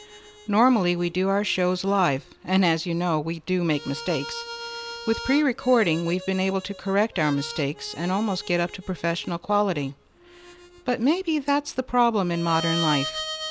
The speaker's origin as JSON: {"language": "English", "town": "New York City", "region": "New York", "country": "United States", "lives_now": "Surrey, California, United States", "said": "We're originally from New York City. I come from a huge family, and there we were, just the two of us, in a basement apartment in Surrey, British Columbia."}